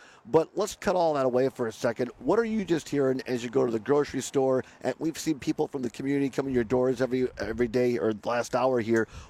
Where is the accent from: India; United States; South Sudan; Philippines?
United States; Richland Center, Wisconsin; I grew up in Richland Center, our home station there, WRCO, WRCE.